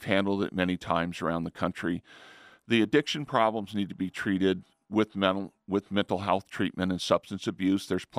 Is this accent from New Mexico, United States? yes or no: yes; New Mexico, United States; moved away as an adult; No, I'm originally from New Mexico, came here 12 years ago.